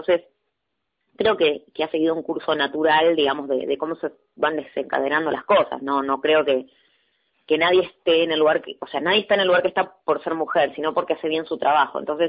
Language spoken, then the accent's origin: Spanish; Córdoba, Argentina; Nosotros somos del interior, o sea, somos de Córdoba